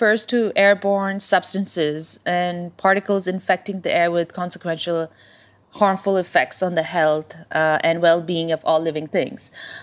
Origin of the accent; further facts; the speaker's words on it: Delhi, India; also born or lived in Punjab / Kathmandu, Nepal / New York, United States; I was born in India, actually in a state called Punjab. And I grew up a little bit in Kathmandu, but spent a lot of time in Delhi, yeah. But I grew up all over the place. I'm part Canadian, I'm part Nepali.